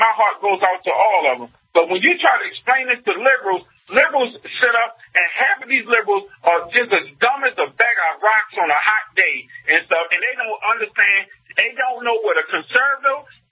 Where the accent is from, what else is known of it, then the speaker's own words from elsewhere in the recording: United States; We cannot allow, as a conservative group, as a Republican, as an American, to allow that woman to get in office.